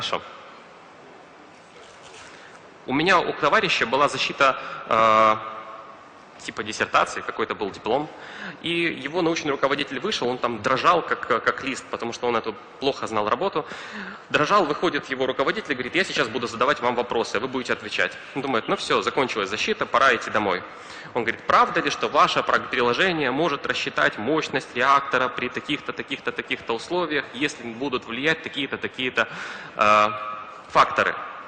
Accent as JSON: {"language": "Russian", "country": "Ukraine", "said": "я приехал из Украины. Я слышал, что здесь говорят «на Украине»."}